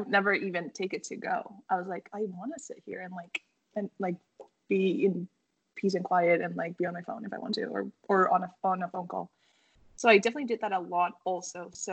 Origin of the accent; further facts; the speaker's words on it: Easton, Pennsylvania, United States; now in Dallas, United States; I'm from Easton, PA.